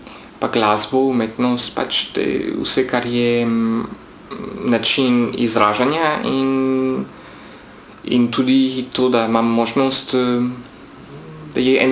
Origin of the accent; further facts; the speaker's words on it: France; now in Slovenia; sem iz Francije, sem Francozinja, ampak tukaj živim v Sloveniji že 15-16 let.